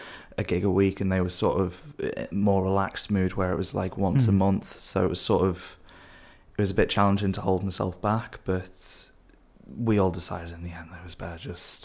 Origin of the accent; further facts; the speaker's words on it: United Kingdom; I've tried to make sure everyone knows I'm British.